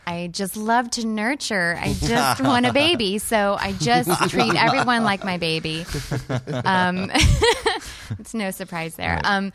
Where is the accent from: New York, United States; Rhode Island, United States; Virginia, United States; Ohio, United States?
Virginia, United States; I'm originally from Virginia.